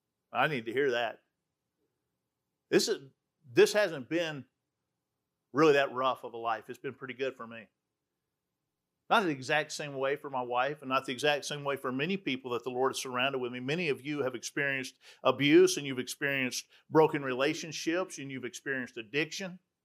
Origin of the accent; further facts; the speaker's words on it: Alpharetta, Georgia, United States; And since we're from Alpharetta, I guess half suburban hillbilly.